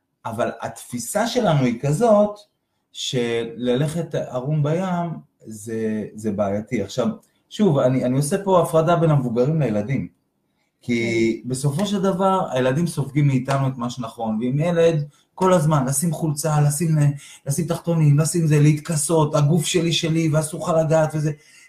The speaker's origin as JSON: {"language": "Hebrew", "town": "Givatayim", "region": "Tel Aviv District", "country": "Israel", "tie": "born or raised there", "said": "זאת אומרת, גדלתי בשנים הראשונות לחיי, בגבעתיים"}